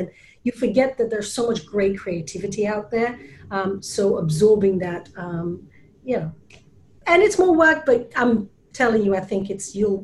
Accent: Belgium; first language Flemish; English is a second language; I'm from Belgium. I'm a Flemish speaker

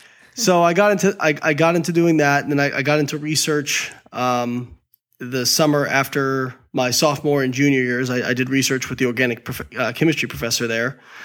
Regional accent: Indiana, United States; So I grew up in Southern Indiana from not big enough to be a big town, not small enough to be a small town

